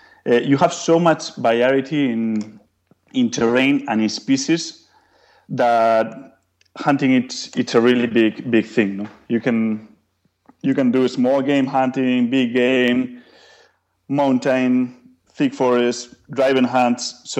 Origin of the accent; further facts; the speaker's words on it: Bilbao, Basque Country, Spain; Yeah, I grew up in Spain, in the northern part in Bilbao.